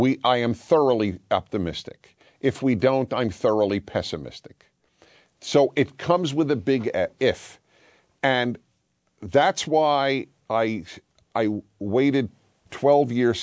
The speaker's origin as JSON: {"language": "English", "country": "United States", "said": "The Armenian American and me, we're American."}